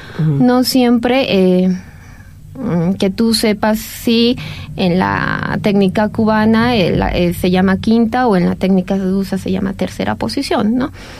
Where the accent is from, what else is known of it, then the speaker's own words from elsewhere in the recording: Bolivia; nos beneficia a nosotros como bolivianos, bolivianas